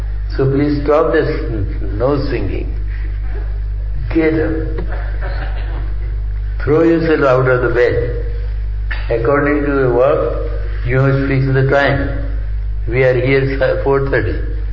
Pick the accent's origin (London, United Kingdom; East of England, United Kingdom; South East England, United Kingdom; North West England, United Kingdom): London, United Kingdom; And we are very proud I am coming from London.